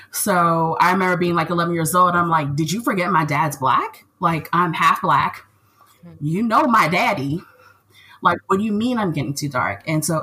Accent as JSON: {"language": "English", "country": "Philippines", "said": "they don't know I'm Filipino. They don't know I'm Asian."}